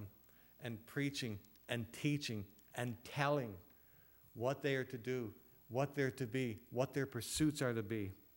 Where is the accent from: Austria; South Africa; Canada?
Canada; Eastern Canada; I'm from the East.